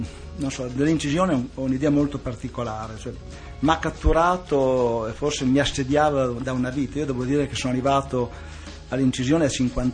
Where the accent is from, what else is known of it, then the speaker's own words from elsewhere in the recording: Bologna, Emilia-Romagna, Italy; born there; sono nato a Bologna nel 1942.